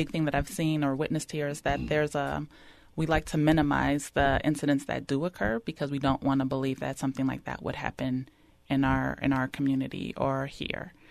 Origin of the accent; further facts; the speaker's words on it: Gary, Indiana, United States; I'm originally from Gary, Indiana, and there was a great migration of black or African-American people to that area to work in the steel mills